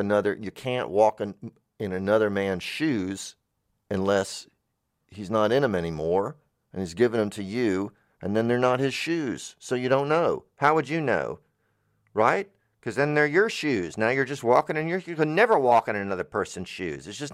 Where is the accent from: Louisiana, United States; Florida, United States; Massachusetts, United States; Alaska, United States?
Florida, United States; Tallahassee; I'm from Tallahassee, and we every year the camellias bloom.